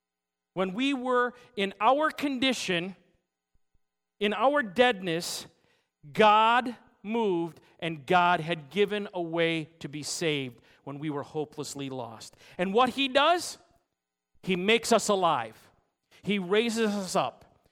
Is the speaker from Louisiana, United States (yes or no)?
no; New York, United States; when I was growing up in Western New York, there was a radio station that I loved to listen to.